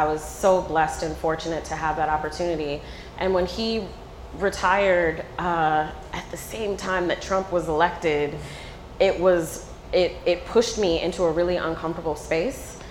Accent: Stone Mountain, Georgia, United States; So I'm from Stone Mountain, Georgia. I went to Howard University.

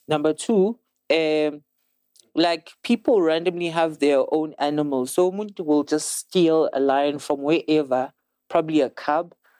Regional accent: Daveyton, Gauteng, South Africa; 1520 East Rand, just before Mpumalang. Ekhaya is the last town just before you get into Mpumalang. It's called Etwatwa.

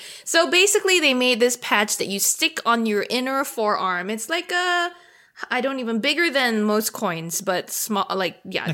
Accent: Singapore; Maybe because I grew up in Singapore and that's what I'm used to.

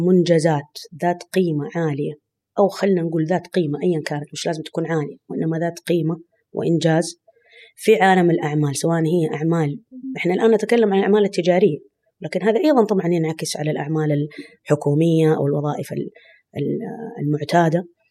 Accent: Saudi Arabia; يعني سواء عندنا في السعودية أو في دول الخليج

